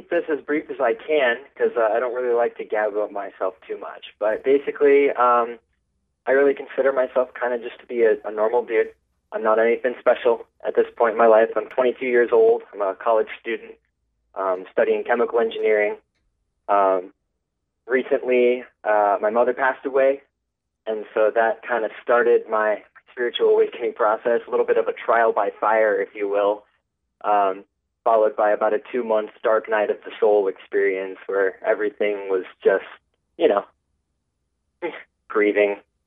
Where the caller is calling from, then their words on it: Indiana, United States; A little town in northeastern Indiana.